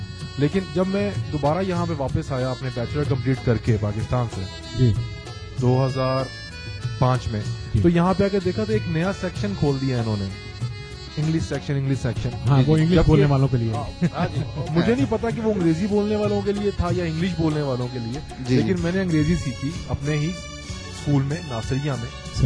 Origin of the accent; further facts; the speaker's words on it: Saudi Arabia; میں یہاں سعودی عرب میں اپنے بچپن سے ہی ہوں.